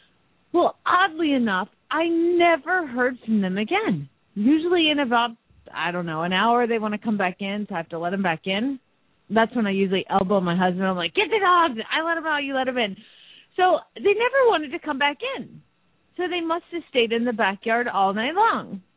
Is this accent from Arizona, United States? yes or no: yes; Phoenix, Arizona, United States; from Phoenix, Arizona.